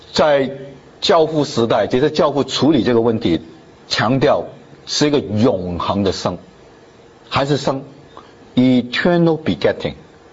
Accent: China; 否则我们中国人都觉得太没味道了

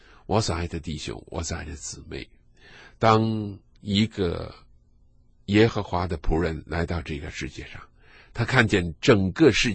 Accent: China

